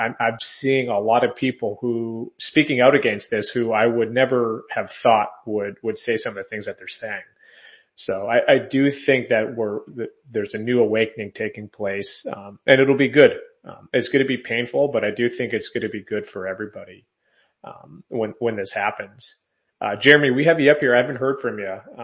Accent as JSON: {"language": "English", "country": "United States", "said": "But as an American, and the consequences of us not having the gold there"}